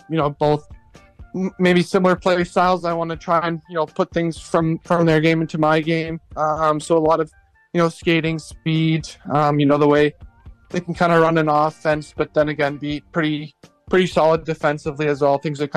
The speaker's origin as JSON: {"language": "English", "town": "Calgary", "region": "Alberta", "country": "Canada", "tie": "born or raised there", "said": "I think growing up in Calgary, I was pretty fortunate to go to a couple Flames games"}